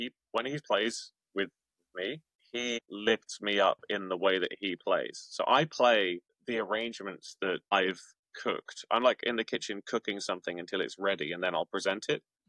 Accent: England, United Kingdom; maybe it's because he's Australian and I'm English

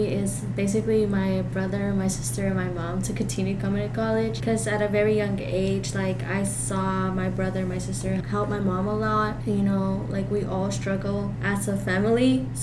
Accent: Little Rock, Arkansas, United States; I am from Little Rock, Arkansas.

